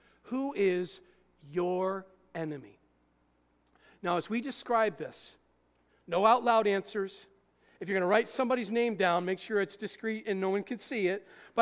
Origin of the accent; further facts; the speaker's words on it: Rome, New York, United States; I remember growing up in Rome, New York, our houses were so close to each other, you could watch the neighbor's TV.